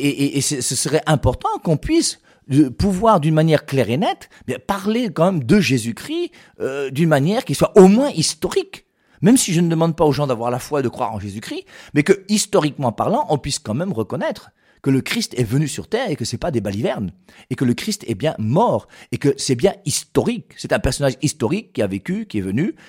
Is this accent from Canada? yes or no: no; France; moi je suis français d'origine, camerounais de cœur